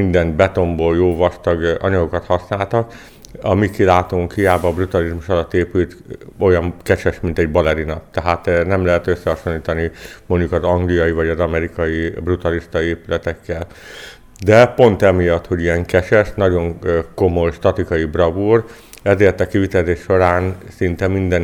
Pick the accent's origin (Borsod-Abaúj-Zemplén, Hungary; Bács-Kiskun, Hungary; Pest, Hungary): Borsod-Abaúj-Zemplén, Hungary; Miskolc; hagy emeljem ki külön örömömet, úgyis mint miskolci, úgyis mint építész, úgyis mint főépítész. Mint miskolci azért, hiszen az avasi kilátó Miskolc jelképe